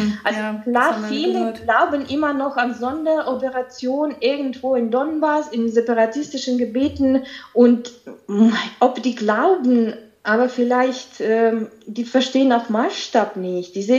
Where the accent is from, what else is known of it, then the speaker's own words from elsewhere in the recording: Belarus; German is a second language; Also ich komme aus Belarus sozusagen